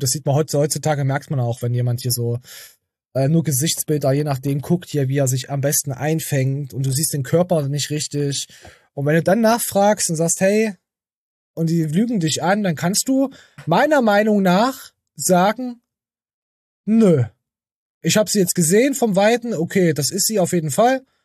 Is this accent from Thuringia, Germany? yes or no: yes; Thuringia, Germany